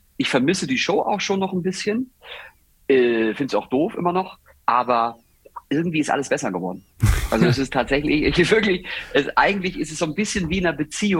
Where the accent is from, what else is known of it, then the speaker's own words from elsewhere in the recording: Southwest Germany, Germany; weil ich komme ja auch von hier. Ich bin ja aus dem Südwesten.